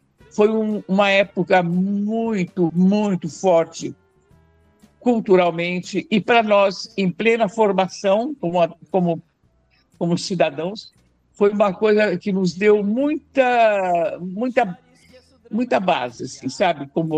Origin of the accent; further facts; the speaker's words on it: Paraguaçu Paulista, São Paulo, Brazil; Eu nasci aqui em São Paulo e fui para o interior, fui criada no interior. Eu fui criada numa cidade chamada Paraguaçu Paulista, ao lado de Assis. Morei lá até os 14 anos. Voltei para São Paulo